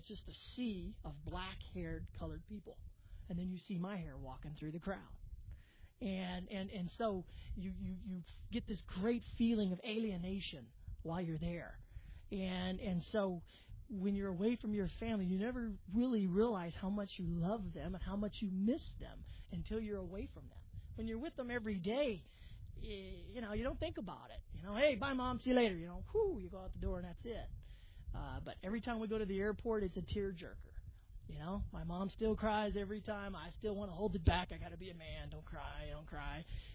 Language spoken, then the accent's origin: English; Albuquerque, New Mexico, United States; moved away as an adult; now in China; Mind you, I grew up in the East Mountains in Albuquerque, 7,600 feet. But where I'm at in China, where I've been there for the last 6.5 years, about 100 feet.